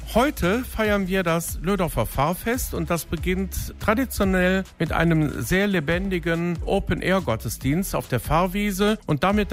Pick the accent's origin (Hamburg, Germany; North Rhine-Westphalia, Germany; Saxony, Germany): North Rhine-Westphalia, Germany; Düsseldorf; ich bin Düsseldorfer, ich bin Rheinländer, ich liebe auch das Bergische Land und eigentlich gehöre ich hierhin.